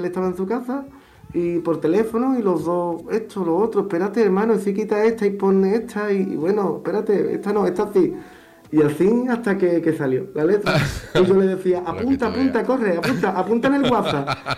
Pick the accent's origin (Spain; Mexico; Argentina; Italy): Spain; Chiclana de la Frontera, Andalusia; also born or lived in Cádiz; He nacido aquí en Cádiz y soy de Chiclana, de la frontera.